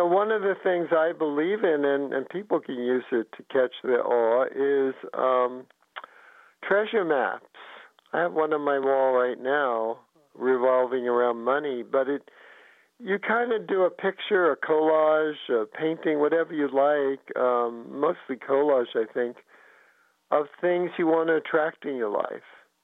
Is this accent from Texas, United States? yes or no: no; New York City, New York, United States; When I lived in New York City, I grew up in the Bronx, which is one of the boroughs, fifth floor walk up